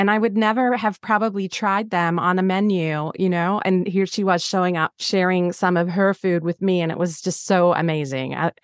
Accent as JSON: {"language": "English", "country": "Australia", "tie": "born or raised there", "said": "she grew up in Korea and I grew up in Australia"}